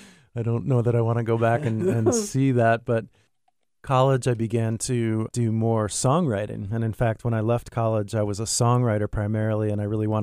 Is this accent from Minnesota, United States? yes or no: yes; Minnesota, United States; I think it came from growing up in Minnesota and having a cabin in the north part of the state on a lake.